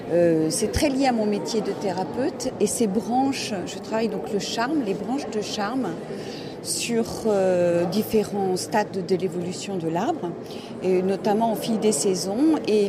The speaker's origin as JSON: {"language": "French", "region": "Centre-Val de Loire", "country": "France", "said": "Oui, je suis du Loir-et-Cher, à côté de Vendôme."}